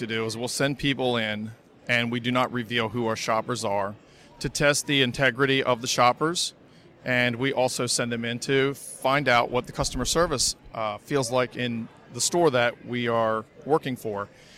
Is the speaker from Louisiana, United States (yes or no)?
no; Maryland, United States; It's a challenge sometimes, but I'm from Maryland, so the weather's kind of similar.